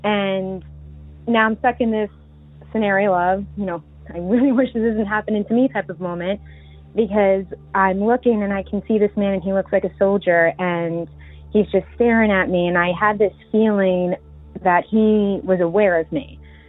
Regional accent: New York, United States

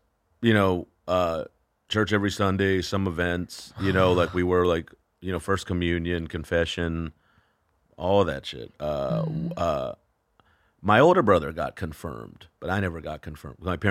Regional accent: Fort Worth, Texas, United States; I'm from Fort Worth, which is about 3 hours north of here.

